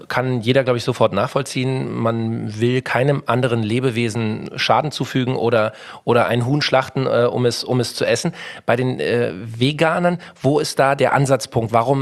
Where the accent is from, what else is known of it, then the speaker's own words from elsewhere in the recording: Berlin, Germany; als Berliner